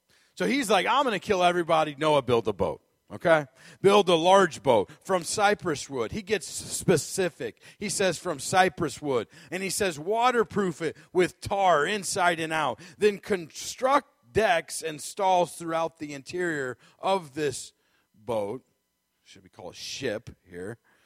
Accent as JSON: {"language": "English", "region": "Scotland", "country": "United Kingdom", "said": "I'm Scottish"}